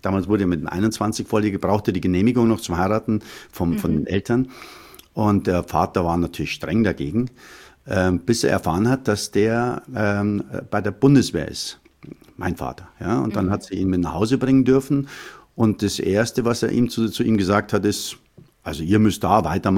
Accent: Munich, Bavaria, Germany; Ich bin also am Hasenbergl aufgewachsen in München. Das ist ein Glasscherbenviertel. Also sehr viele Flüchtlinge damals nach dem Krieg, die dort hingeortiert worden sind. Kompletter sozialer Wohnungsbau etc.

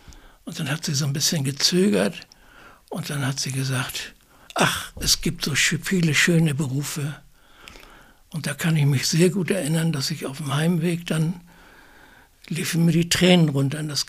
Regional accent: Prague, Czechia; Ich bin 79. Also ich bin noch gerade im Krieg geboren, aber wie gesagt, dann in Prag aufgewachsen.

